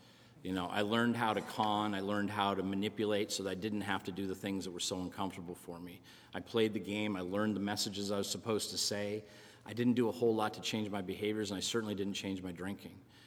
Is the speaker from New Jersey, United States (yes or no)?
yes; New Jersey, United States; now in Beaverton, United States; I moved from New Jersey to Beaverton, Oregon. And it was a pretty big leap for me. I had a bad accent. I talked like wook and doog